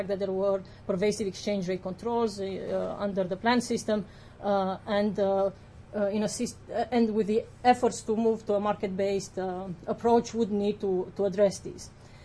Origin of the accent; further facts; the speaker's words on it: Romania; now in United States; And I'm from Romania, and I was born under under the planned system, and I have very good experience and very well-developed skills of queuing.